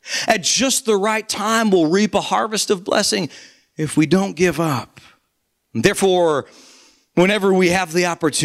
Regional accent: Michigan, United States; Hell's cold. I'm from Michigan. Hell's cold.

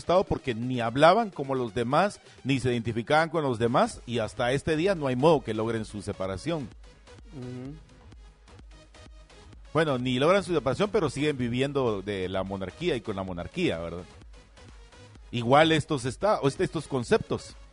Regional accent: Guatemala; born there; yo, como guatemalteco, nacido en Guatemala, me tengo que sentir excluido. Mira, pues, porque no soy indígena.

